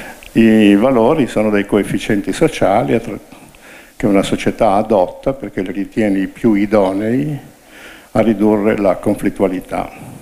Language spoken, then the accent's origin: Italian; Greece; Italian is a second language; io che cristiano non sono perché sono greco